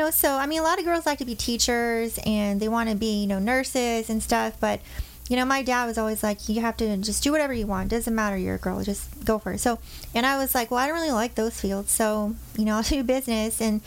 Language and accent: English; California, United States; Yes, yes. So I grew up in Orange County.